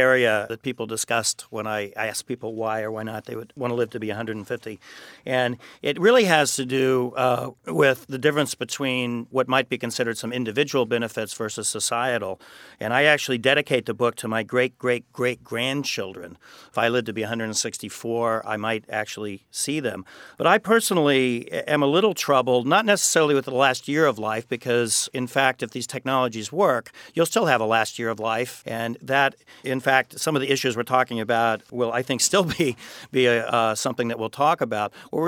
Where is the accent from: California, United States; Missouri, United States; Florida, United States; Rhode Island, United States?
California, United States; And in fact, I'm from California. I live out in San Francisco, Silicon Valley.